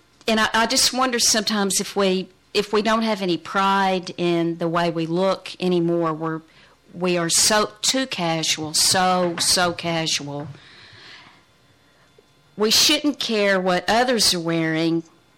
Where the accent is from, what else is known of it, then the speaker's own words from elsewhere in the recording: Southern United States, United States; I grew up in the South and went to church, you know, in Sunday school every Sunday